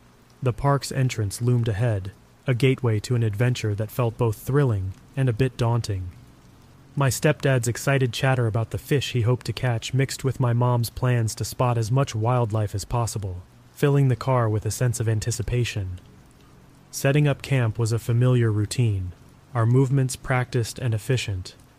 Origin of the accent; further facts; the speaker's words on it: Anchorage, Alaska, United States; Anchorage, my hometown, is the perfect example.